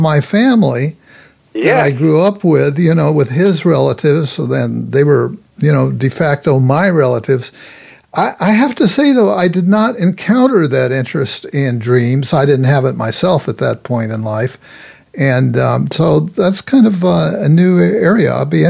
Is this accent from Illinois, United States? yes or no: no; Los Angeles, California, United States; I grew up in Los Angeles, when you say Southern California.